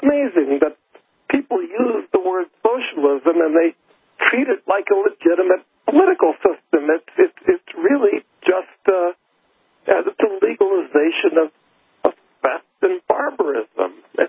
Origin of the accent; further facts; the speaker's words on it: United States; speaking as an American, I've got to say, I come down on Putin's side of this thing.